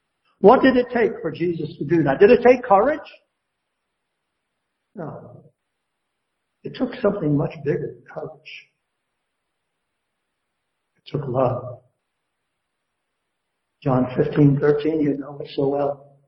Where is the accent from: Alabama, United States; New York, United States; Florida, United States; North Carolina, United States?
New York, United States; Brooklyn; My mother and my father, when I was a boy growing up in Red Hook, Brooklyn, and I'm sure this is true for just about anybody who grew up in Brooklyn